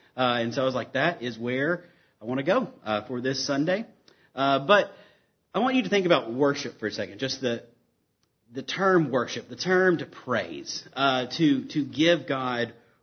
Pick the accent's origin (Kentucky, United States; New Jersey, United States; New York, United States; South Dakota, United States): Kentucky, United States; Murray; So, yes, I am from Murray. I am the director at the Hope Center in Mayfield.